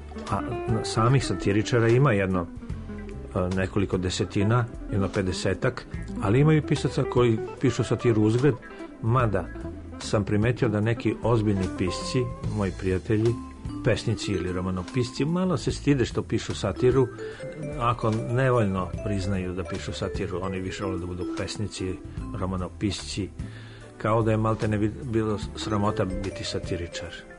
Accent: Kruševac, Šumadija and Western Serbia, Serbia; Ja sam iz Kruševca, tamo ko nema nadimak, taj nije iz Kruševca, iz grada samog. Tako da svi imam nadimak.

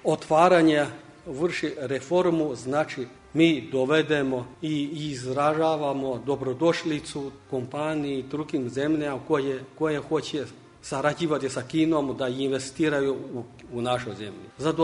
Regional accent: China; Serbian is a second language

